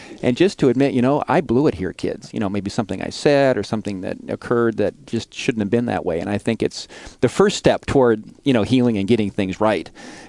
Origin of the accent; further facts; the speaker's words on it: Fresno, California, United States; he was well known in the community in my hometown of Fresno